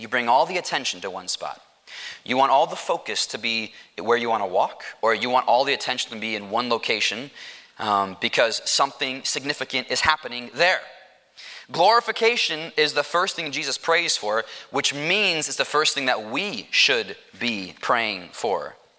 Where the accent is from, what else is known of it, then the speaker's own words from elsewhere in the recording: Chicago, Illinois, United States; I'm from Chicago, and the Chicago Bulls have a stadium